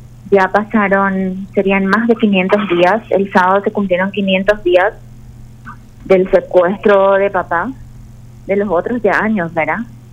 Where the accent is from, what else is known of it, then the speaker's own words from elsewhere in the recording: Concepción, Paraguay; Cuando decimos somos de Concepción